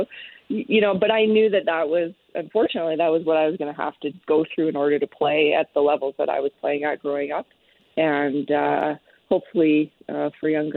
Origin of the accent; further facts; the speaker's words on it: Shaunavon, Saskatchewan, Canada; I think in my hometown in Shaunavon, we had